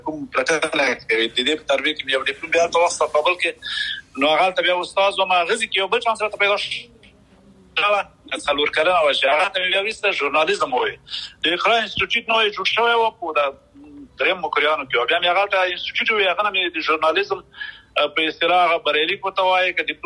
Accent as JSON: {"language": "Pashto", "town": "Chakoti", "region": "Paktia", "country": "Afghanistan", "tie": "born or raised there", "moved": "yes", "lives_now": "United Arab Emirates", "said": "زه خو خپله د پکتیا د اریوب یم، او د اریوب ولسوالۍ کې یو کلی دی چکوټی ورته وایي، هغه هلته مې خاپوړې کړي."}